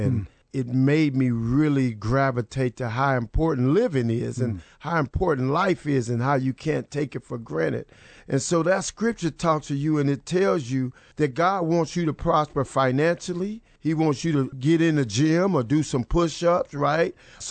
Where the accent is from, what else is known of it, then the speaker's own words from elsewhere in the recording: Urbana, Illinois, United States; Yeah, so I grew up in Urbana, and my mom in 68 helped desegregate the schools.